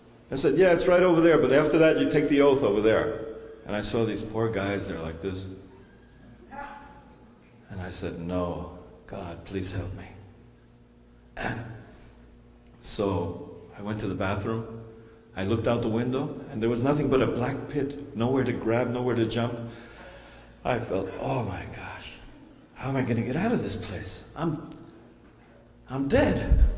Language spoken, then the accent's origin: English; New York City, New York, United States; born there; where from New York are you from? He says, from Washington Heights. He says, really? That's where I was born.